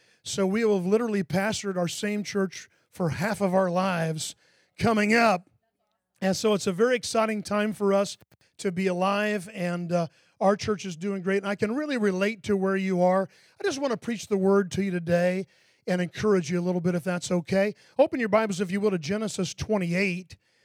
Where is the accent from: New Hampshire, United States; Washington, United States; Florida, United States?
Florida, United States; Lake Mary; I grew up in Lake Mary, so I'm kind of an Orlando, greater Orlando guy.